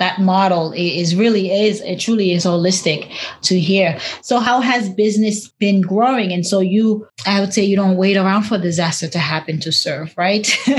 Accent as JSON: {"language": "English", "town": "Boston", "region": "Massachusetts", "country": "United States", "lives_now": "California, United States", "said": "And out of Boston, I'm from Boston. I lived in Roxbury for years before moving to California."}